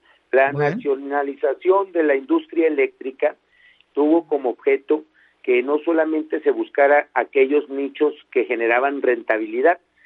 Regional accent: Durango, Mexico; now in Mexico City, Mexico; checando vuelos de la Ciudad de México a mi tierra natal, a Durango

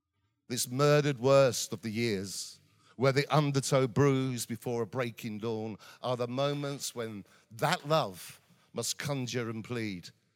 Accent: Basildon, East of England, United Kingdom; also born or lived in London; now in Bradford, United Kingdom; I'm from Essex. I'm from a place called Basildon, just outside of London, even though I lived in London for many years.

